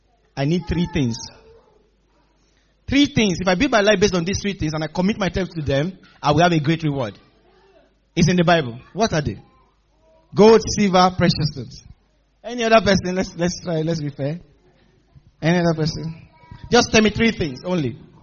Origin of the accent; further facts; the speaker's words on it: Nigeria; When I was growing up in Nigeria, and we used to hear about UK, and how, when I was growing up in Nigeria, every now and then, the electric power goes off.